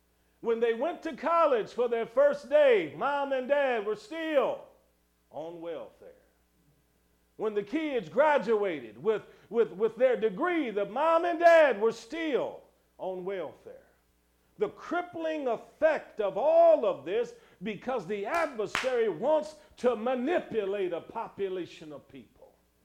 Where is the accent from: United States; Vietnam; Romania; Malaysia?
United States; Cleveland, Ohio; But I've watched myself growing up in Cleveland, Ohio.